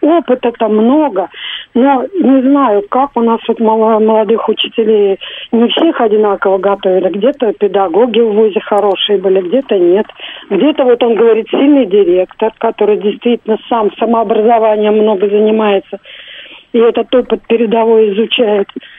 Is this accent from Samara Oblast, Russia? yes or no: no; Moscow, Russia; я из Москвы.